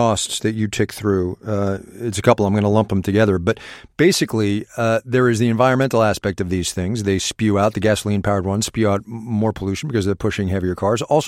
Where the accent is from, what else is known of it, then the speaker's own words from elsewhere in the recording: United States; And I'm an American, and I want to drive a big SUV or a truck, by golly.